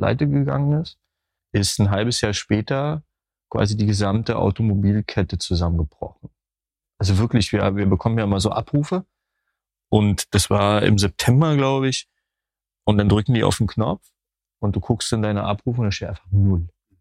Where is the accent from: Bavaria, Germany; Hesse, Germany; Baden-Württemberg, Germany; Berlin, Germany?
Berlin, Germany; ich komme aus Köpenick dort